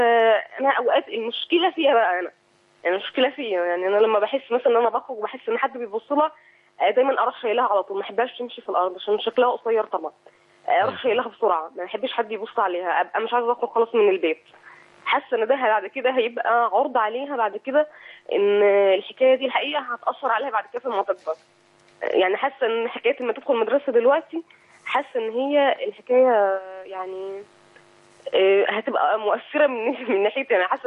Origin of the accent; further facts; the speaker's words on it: Egypt; now in Bahrain; احنا انتقلنا من مكان يعني من مصر للبحرين